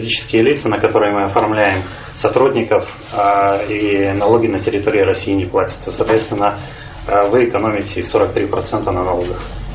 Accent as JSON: {"language": "Russian", "town": "Grodno", "region": "Grodno Region", "country": "Belarus", "lives_now": "Russia", "said": "Я сам из Беларуси, кстати. Вот, замечательного города Гродно."}